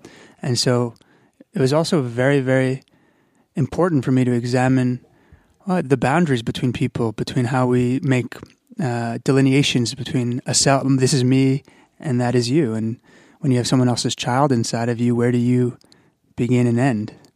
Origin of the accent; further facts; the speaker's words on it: New York, United States; I'm from New York. I've recently moved. Gratefully.